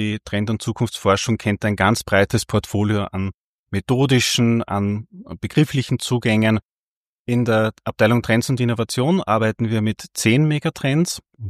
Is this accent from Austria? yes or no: yes; Upper Austria, Austria; was mir als Oberösterreicher natürlich immer besonders freut